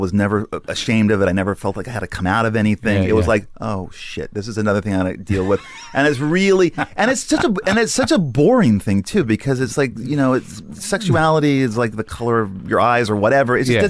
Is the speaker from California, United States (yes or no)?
yes; Los Angeles, California, United States; I grew up in Sherman Oaks. We were middle class.